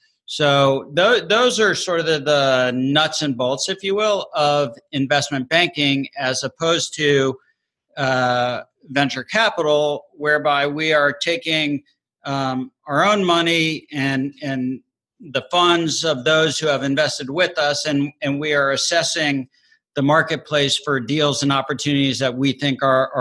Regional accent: Miami, Florida, United States; also born or lived in Northeast / West Coast; now in Nashville, United States; But I grew up in Miami. I went to school in the Northeast. I worked in the Northeast for 7 years. Then I worked on the West Coast for 6 years, and then migrated to Nashville

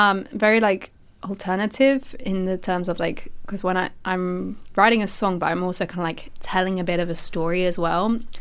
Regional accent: East of England, United Kingdom; because I'm from Essex and I don't always sound like it

